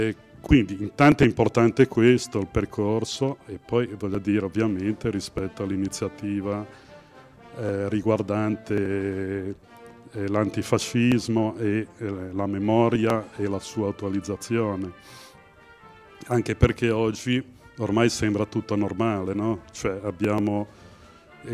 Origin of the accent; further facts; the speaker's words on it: Liguria, Italy; per chi non mi conosce, in molti ci conosciamo, sono della Val Polcevera, abito a Bolzaneto